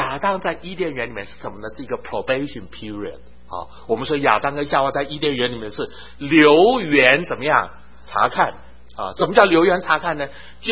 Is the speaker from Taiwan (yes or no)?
yes; Taiwan; 我在台湾长大，